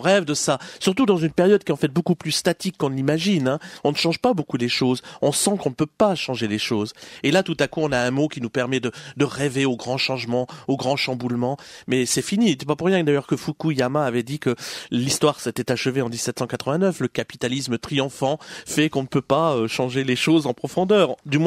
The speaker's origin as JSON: {"language": "French", "town": "Douai", "region": "Hauts-de-France", "country": "France", "tie": "born or raised there", "said": "j'ai passé mon enfance à Douai, dans le nord de la France"}